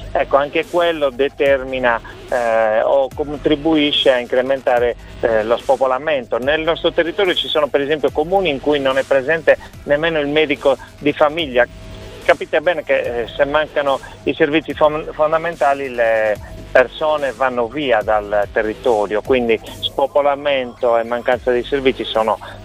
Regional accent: Isili, Sardinia, Italy; ho trovato inizialmente lavoro vicino al mio paese, quindi sono rimasto qui.

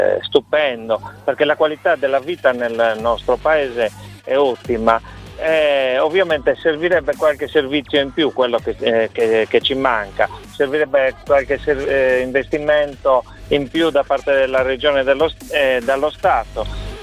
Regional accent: Isili, Sardinia, Italy; ho trovato inizialmente lavoro vicino al mio paese, quindi sono rimasto qui.

